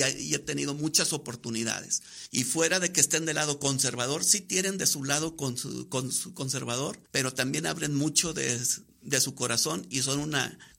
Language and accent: Spanish; Culiacán, Sinaloa, Mexico